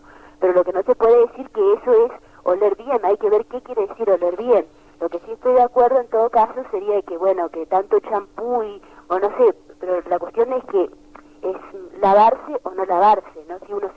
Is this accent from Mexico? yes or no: no; Argentina; soy argentina, pero pertenezco a una zona donde realmente estoy rodeada de ríos